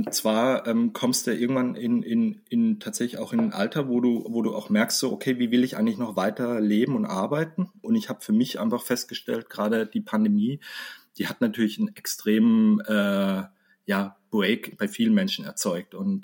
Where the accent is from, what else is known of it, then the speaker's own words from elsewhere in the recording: Freiburg, Baden-Württemberg, Germany; das war natürlich für mich als Freiburger sensationell oder als Badener sogar, weil der damalige Staatssekretär tatsächlich aus Baden-Württemberg auch aus einem Nachbardorf kam, wo ich herkam, aus Buckingen.